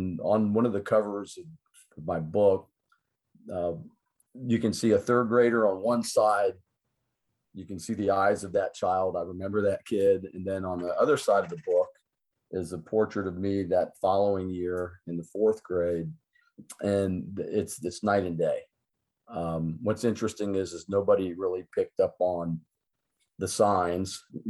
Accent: Florida, United States; I'm a typical American kid. You know, I grew up in Florida on the West Coast. I came from a middle class family

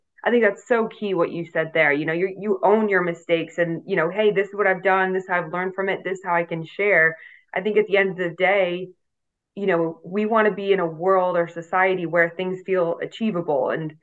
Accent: New England, United States; Now I'm from New England in the States. My mom's British, so she's got dual citizenship.

